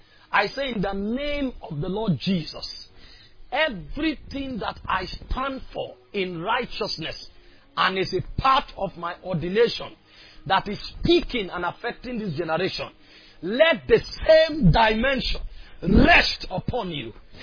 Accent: Benue, Nigeria; Is it because they love me? Is it because I'm from Benue? No.

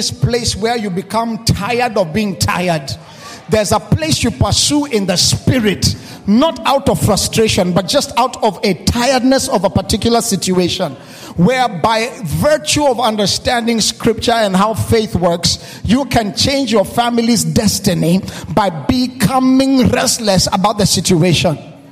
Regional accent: Kenya; I'm coming from Kenya. Listen to me. We are a different culture.

